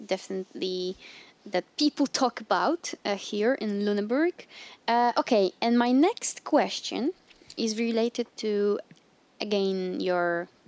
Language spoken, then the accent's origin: English; Poland; now in Germany; because I'm from Poland, it's not that common.